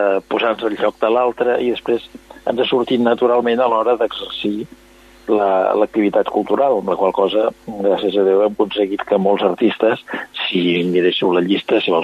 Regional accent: Sabadell, Catalonia, Spain; Jo de jove, aquí a Sabadell

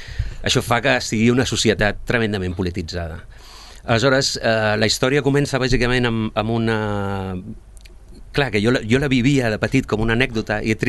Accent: Argentina; jo sóc argentí i aviso que salto del castellà al català, encara que no tingui accent, i vaig saltant

